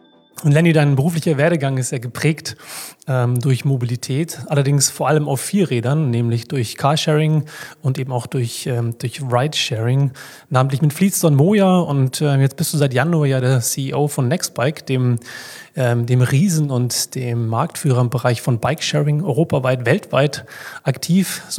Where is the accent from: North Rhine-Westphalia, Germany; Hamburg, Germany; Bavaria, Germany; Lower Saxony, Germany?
Hamburg, Germany; als Hamburger in Berlin zu sein